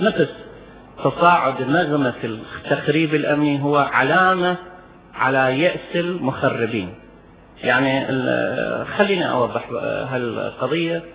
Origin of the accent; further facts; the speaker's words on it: Iraq; لكن أرجع وأقول كعراقيين إحنا مقابلين المقدار هذا